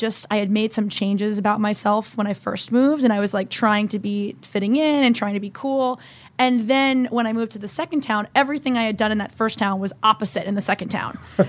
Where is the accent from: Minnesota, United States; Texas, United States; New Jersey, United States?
New Jersey, United States; So I grew up in New Jersey. Moved 3 times growing up